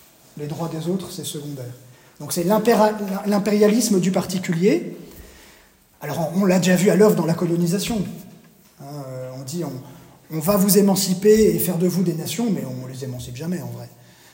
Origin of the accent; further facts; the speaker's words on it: France; c'est pas parce que je suis français